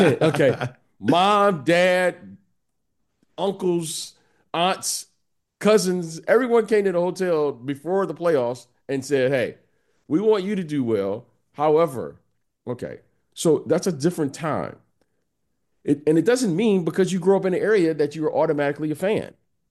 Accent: Detroit, Michigan, United States; I'm from Detroit.

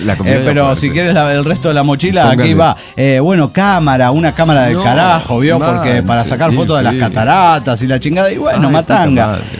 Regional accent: Pasto, Nariño, Colombia; a venir a mi tierra pastusa, Pasto.

